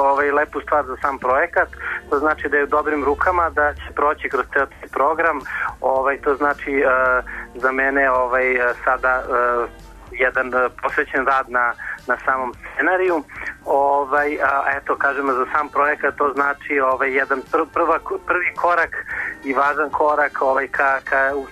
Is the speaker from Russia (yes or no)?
no; Serbia; koji počinje kod nas u Srbiji